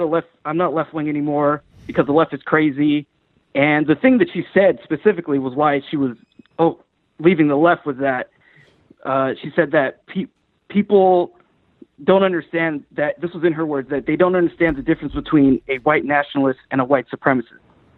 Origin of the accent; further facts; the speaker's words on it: Oakland, California, United States; Hey, Sam. … from Oakland.